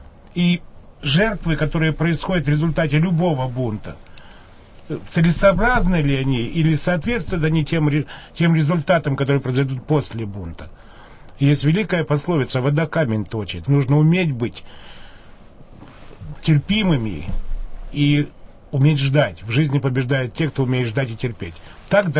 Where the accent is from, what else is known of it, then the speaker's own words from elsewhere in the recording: Kyiv, Ukraine; я очень хорошо знаю Украину. Я, в общем, происхожу из Киева